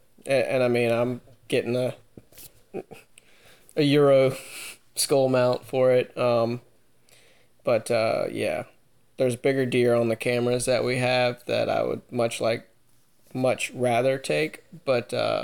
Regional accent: Montrose, Virginia, United States; Yeah, for sure. … I grew up in Montrose, Virginia.

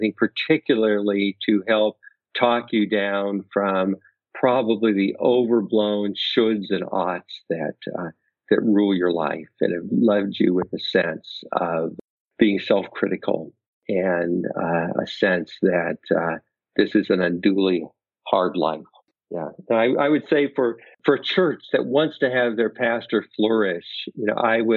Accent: Pacific Northwest, United States; now in Naperville, United States; Nothing edible, but I grew up in the Pacific Northwest. In my backyard, I have my avowed plan of seeking to create Oregon in Illinois.

